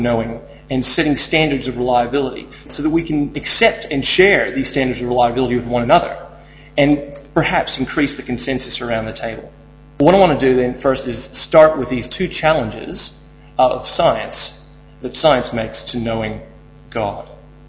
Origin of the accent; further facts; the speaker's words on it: United States; I don't mean because I'm American.